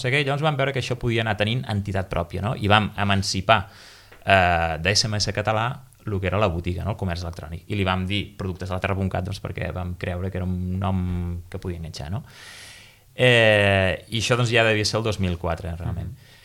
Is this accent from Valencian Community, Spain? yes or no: no; Reus, Catalonia, Spain; jo sóc de Reus, no sóc d'un poblet